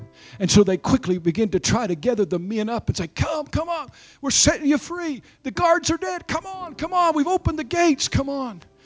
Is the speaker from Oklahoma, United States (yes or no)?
yes; Oklahoma, United States; If you're offended by this, remember I'm from Oklahoma.